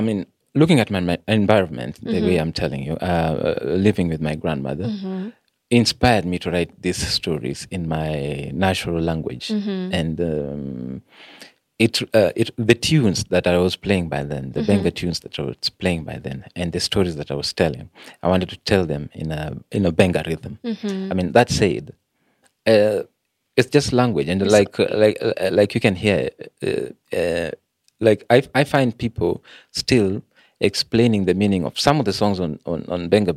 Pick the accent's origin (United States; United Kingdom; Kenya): Kenya; Kikuyu, Kiambu County; I grew up in Kikuyu.